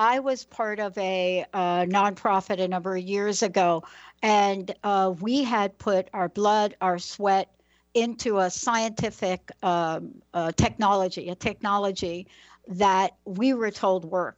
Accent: New York, United States; But don't forget, I'm a girl from New York.

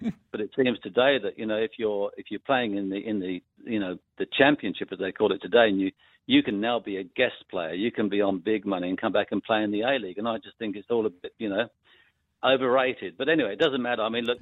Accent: England, United Kingdom; I'm an Englishman. I live in England.

